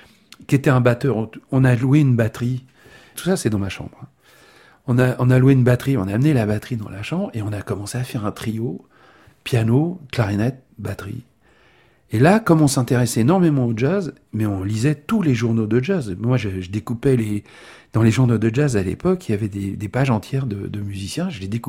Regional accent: Paris, Île-de-France, France; Mais moi je suis parisien. C'est pas pareil. Moi je suis né à Paris. J'ai grandi dans un quartier extrêmement populaire. Donc je suis parisien. La Bretagne, ben, j'y vais chez ma grand-mère.

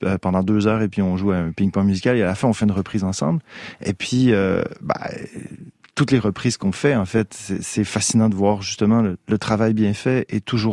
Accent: Quebec, Canada; Et puis le rapport aux saisons chez nous, au Canada, est très grand.

